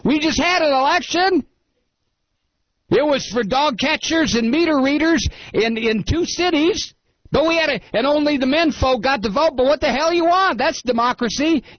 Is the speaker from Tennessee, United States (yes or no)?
no; Texas, United States; Mayor, hell, I'm from Texas, what do I know?